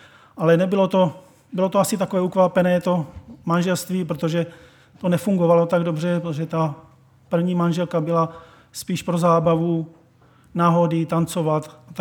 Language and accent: Czech; Drnholec, South Moravian Region, Czechia; jak já jsem vyrůstal v Drnholci … kteří byli křesťané v mládí, pocházeli ze Slovenska